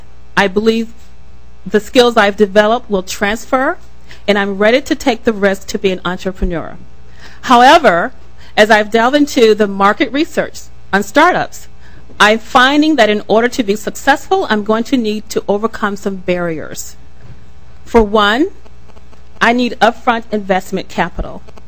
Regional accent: Apple Valley, California, United States; and I'm from Apple Valley.

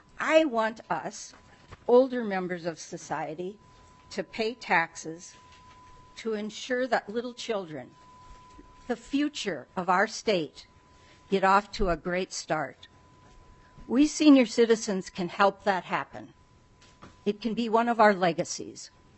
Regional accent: Fergus Falls, Minnesota, United States; I am from Fergus Falls.

